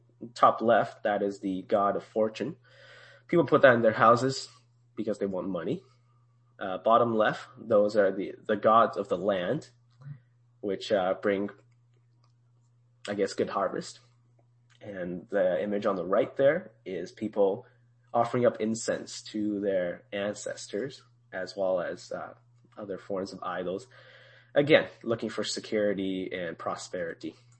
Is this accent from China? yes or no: yes; China; I came from China and every time I go visit these things, I really love them.